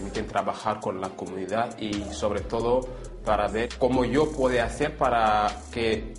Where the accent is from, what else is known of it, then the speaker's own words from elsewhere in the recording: Senegal; Spanish is a second language; Yo he estado trabajando con muchas ONGs en mi país, en Senegal